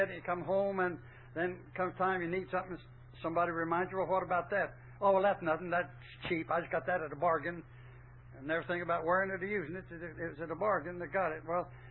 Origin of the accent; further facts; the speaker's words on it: Texas, United States; I'm from Texas.